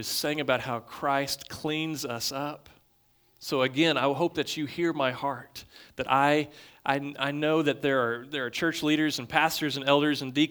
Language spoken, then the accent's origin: English; Takoma Park, Maryland, United States; also born or lived in Austin; I was born in Austin, Texas. I moved here 3 weeks later, and then I don't remember much about the nursery, but I was there. And I went to First Baptist Church in Tacoma Park, and I grew up in that church